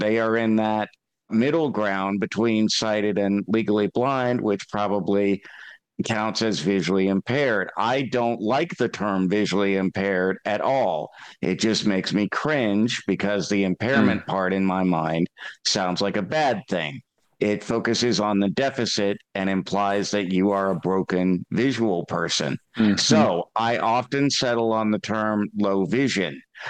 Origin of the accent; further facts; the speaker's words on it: South Carolina, United States; they're from my home state of South Carolina.